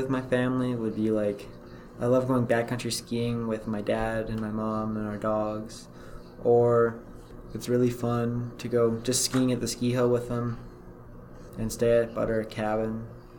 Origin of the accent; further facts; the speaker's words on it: Edmonton, Alberta, Canada; I was born in Edmonton, Alberta, and I don't remember the name of the hospital, but yeah, that's about as specific as I can get.